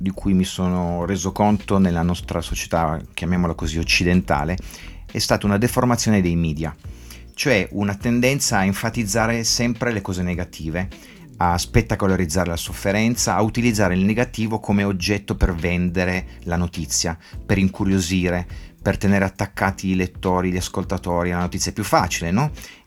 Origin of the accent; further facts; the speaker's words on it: Turin, Piedmont, Italy; now in India; Io oggi ancora vivo in India, però essendo italiano, essendo torinese, torno spesso a casa